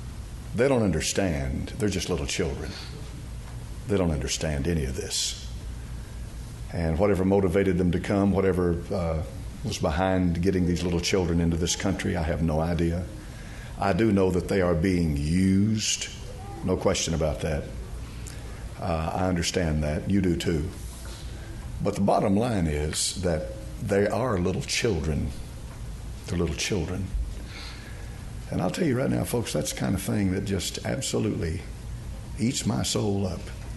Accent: Knoxville, Tennessee, United States; born there; For I was born in Knoxville, Tennessee.

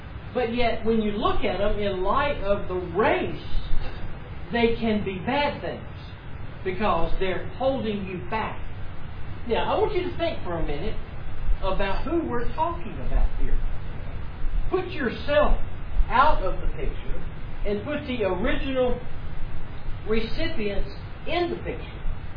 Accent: Mobile, Alabama, United States; It would be like what Carol and I were very familiar with growing up in Mobile, Alabama.

